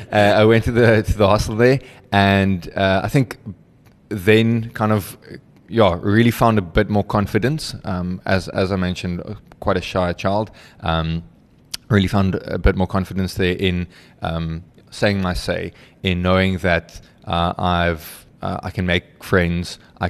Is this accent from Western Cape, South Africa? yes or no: yes; Western Cape, South Africa; also born or lived in Vanderbijlpark; And I grew up I was born up in Vanderbijl Park. Yes, the fall of Fatal Duke, as they call it. So hopefully some of that street smart is born into me. But moved down to the Western Cape very young.